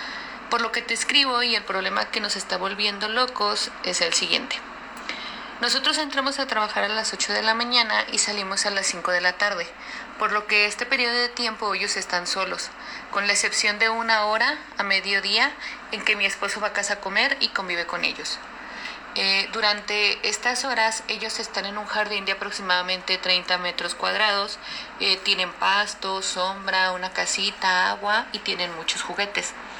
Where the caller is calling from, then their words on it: Mexico; Hola, somos de México.